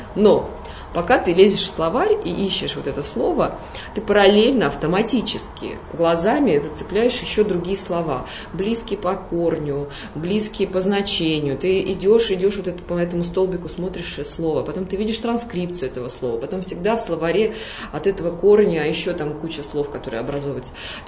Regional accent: Lesnoy, Sverdlovsk Oblast, Russia; Мое детство проходило в городе Свердловск 45, который сейчас называется Лесной, закрытый город. У меня было такое нормальное уральское детство.

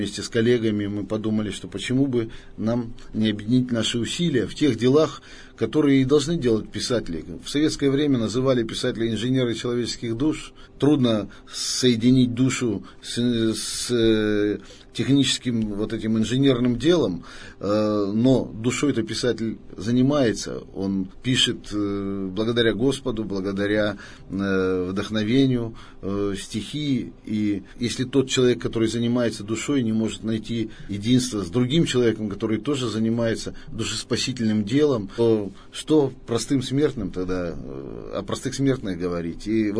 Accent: Korkino, Chelyabinsk Oblast, Russia; born there; Я родился на Южном Урале, в небольшом, продымленном насквозь шахтерском городке Коркино, который славен самым глубоким в Европе каменноугольным разрезом и талантливыми людьми, которые там живут.

